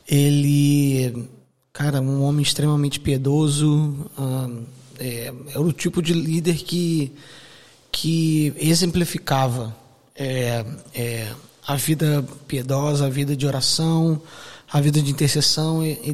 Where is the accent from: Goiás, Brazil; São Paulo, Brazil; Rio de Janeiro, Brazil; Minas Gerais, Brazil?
Rio de Janeiro, Brazil; Eu sou do Rio de Janeiro